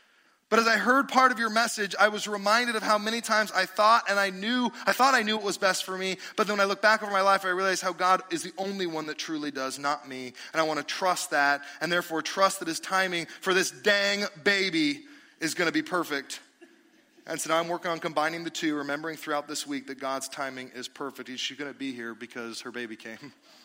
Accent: United States; I am an American, but I'm a Christian.

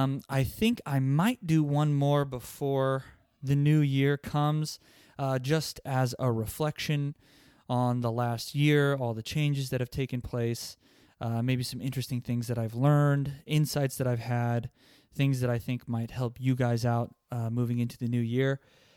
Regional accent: Hastings, Nebraska, United States; now in Lakeland, United States; I'm originally from Nebraska, a little town called Hastings, but we just recently moved to Lakeland, Florida, like Highland City is what it's called.

